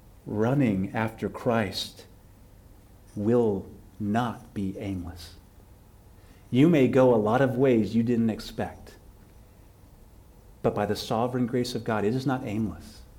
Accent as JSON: {"language": "English", "region": "Texas", "country": "United States", "tie": "born or raised there", "said": "if you grew up anywhere where I grew up in West Texas, you will hit a hole, and you will fall on a sticker patch."}